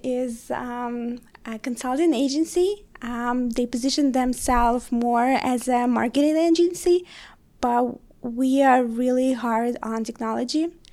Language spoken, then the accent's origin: English; Russia; moved away as an adult; now in United States; So originally I'm from Russia. I was born there and I got my bachelor degree in Russia. And then a couple of years ago, I moved to the US